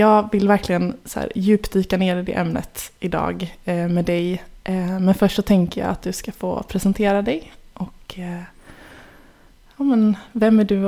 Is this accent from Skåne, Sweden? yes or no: no; Gothenburg, Västra Götaland County, Sweden; Vi sitter ju i ditt vardagsrum nu i Göteborg där jag är ifrån